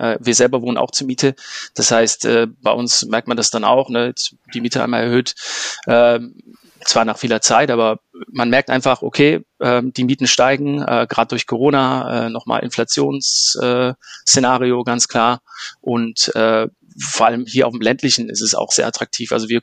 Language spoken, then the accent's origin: German; Mönchengladbach, North Rhine-Westphalia, Germany; born there; bin zwar gebürtiger Gladbacher, aber ich wohne in Wegberg, also Kreis Heinsberg, grenzt an Gladbach an.